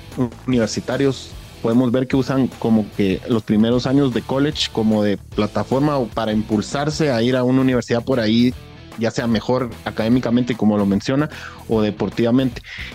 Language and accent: Spanish; Guatemala; como Chapín uno quiere que tengamos más jugadoras guatemaltecas y jugadores hombres también de nivel